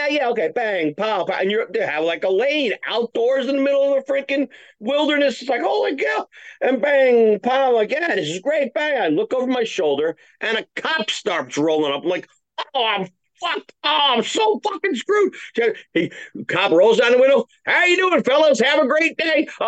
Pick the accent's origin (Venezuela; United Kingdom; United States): United States; New Jersey; You know, it's funny. I grew up in New Jersey